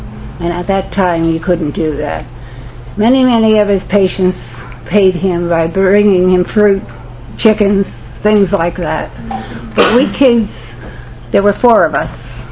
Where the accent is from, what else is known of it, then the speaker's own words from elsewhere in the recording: Newark, New Jersey, United States; moved away as an adult; I grew up in Newark, New Jersey. Anybody from Newark or from New Jersey? Okay, I left there when I was 19 years old, and I go back there once in a blue moon.